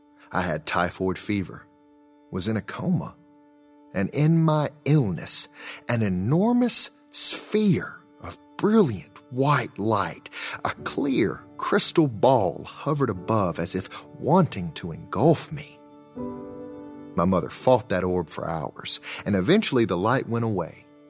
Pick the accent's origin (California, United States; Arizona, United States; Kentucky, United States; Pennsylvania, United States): Kentucky, United States; Pikeville; Still, that moment, and I can't say why, gave me a sense of purpose, that I had a mission to help my hometown. Now, I didn't know what I should do or how, but throughout my childhood, I watched, I listened, and I learned.